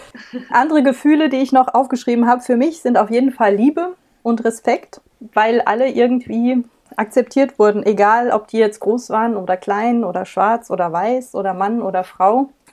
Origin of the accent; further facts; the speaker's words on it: Rhineland-Palatinate, Germany; ich bin 43 Jahre alt und ich komme aus der Nähe von Mainz.